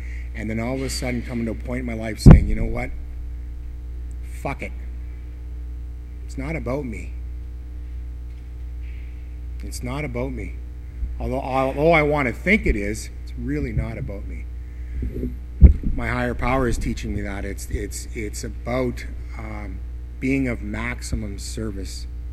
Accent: England, United Kingdom; I'm standing between my wife and a friend, and they're both French, I'm English.

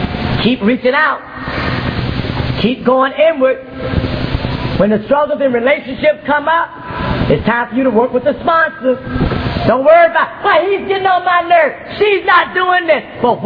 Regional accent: Florida, United States; I'm talking about growing up in South Florida where the coldest it gets is like 50 degrees

